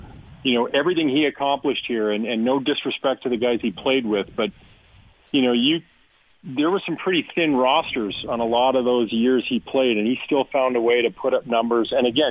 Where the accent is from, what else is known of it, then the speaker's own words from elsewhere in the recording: Calgary, Alberta, Canada; to be coming from being under a microscope in Calgary, in my hometown, to going to Nashville where you're totally anonymous.